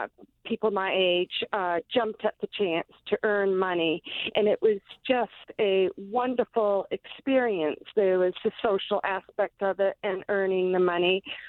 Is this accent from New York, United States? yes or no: no; Maine, United States; I grew up in Waldo County, and like many of my friends, I grew up in a farming household where we worked very hard in isolation for no pay.